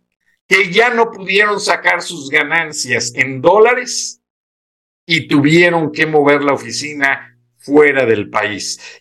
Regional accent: Mexico

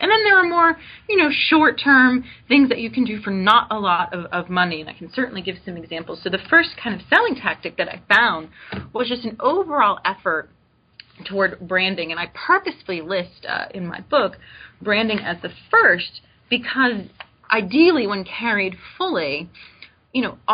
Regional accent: Florida, United States; you know, Florida's my home state. I still have that sort of attachment to Florida.

